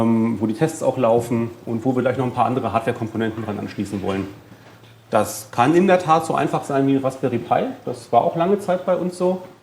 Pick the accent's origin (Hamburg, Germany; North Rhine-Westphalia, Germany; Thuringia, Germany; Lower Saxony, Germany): Lower Saxony, Germany; Braunschweig; wenn ich nachher im Zug sitze und fahre zurück nach Braunschweig, von wo ich herkomme